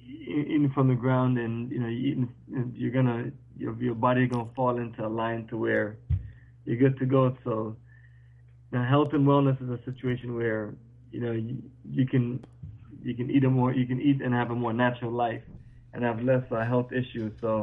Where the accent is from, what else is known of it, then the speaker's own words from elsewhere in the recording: Jamaica; born there; I was born in Jamaica